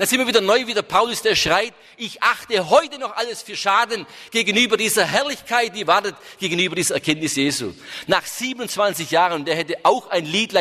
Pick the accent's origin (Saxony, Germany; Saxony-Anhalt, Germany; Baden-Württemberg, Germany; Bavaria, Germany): Baden-Württemberg, Germany; Hohenlohe, wo ich herkomme, aus der Hohenlohe